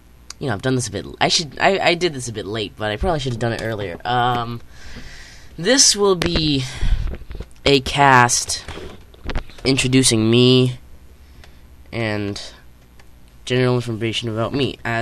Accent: British Columbia, Canada; I am from Canada, British Columbia, which is the province, so it should have been British Columbia, Canada. I live in the city of Vancouver.

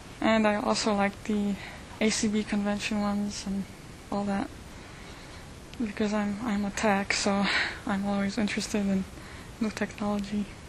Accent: Krakow, Lesser Poland, Poland; born there; English is a second language; in Polish. Yes, I do speak Polish, by the way, because I was born in Krakow, Poland.

